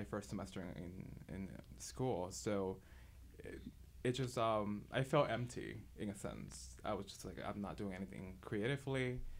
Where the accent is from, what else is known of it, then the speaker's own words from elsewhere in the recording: Aguadilla, Puerto Rico; now in Florida, United States; Well, yeah, I'm originally from Puerto Rico and from the west side of the island, Guadilla. And I came to the U.S. to Florida in 2002.